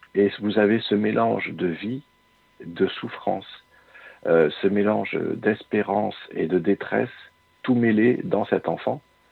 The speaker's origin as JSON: {"language": "French", "town": "Orthez", "region": "Nouvelle-Aquitaine", "country": "France", "tie": "born or raised there", "also_born_or_lived": "Vosges", "said": "moi qui suis originaire d'Orthez, dans le sud-ouest de la France. Je suis parti de l'autre côté de la France pour faire donc cette école-là."}